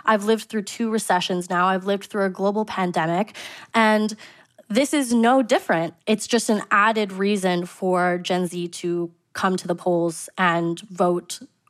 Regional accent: California, United States; Well, I grew up in Northern California

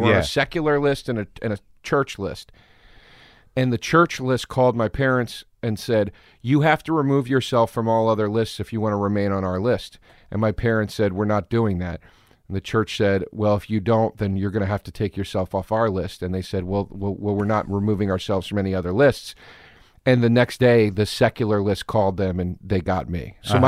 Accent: Collegeville, Pennsylvania, United States; also born or lived in Philadelphia; I was born in Philly. Yeah. And then I grew up outside of Philly in a small town called Collegeville, or Trap was the other name of it

